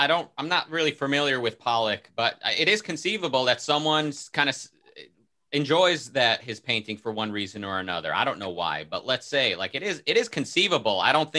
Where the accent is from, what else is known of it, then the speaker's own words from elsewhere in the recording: Israel; growing up in Israel in a very religious bubble